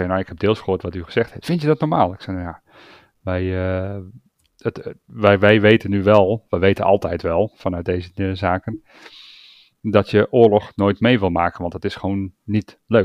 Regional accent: Germany; Dutch is a second language; Omdat wij er als Duitsers toevallig met de auto voor hun huis stonden.

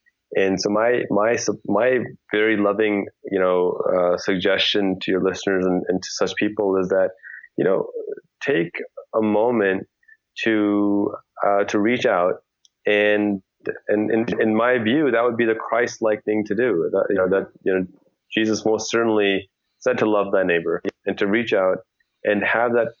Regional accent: United States; from my perspective as a Muslim, as an American, you know, my door is going to stay open.

